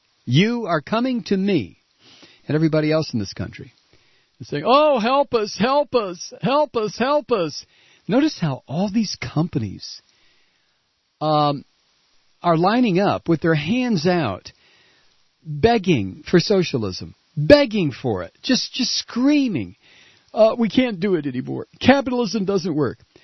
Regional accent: Toledo, Ohio, United States; I grew up in Toledo, Ohio, which was a county at the time of 400,000 people back in the day when I was a kid

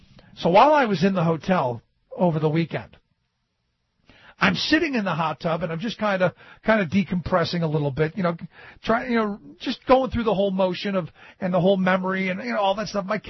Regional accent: Cleveland, Ohio, United States; But while I was in Cleveland, and again, you know, I look at my hometown

